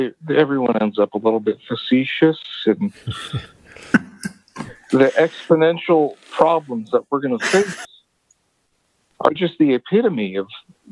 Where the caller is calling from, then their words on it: Connecticut, United States; Connecticut.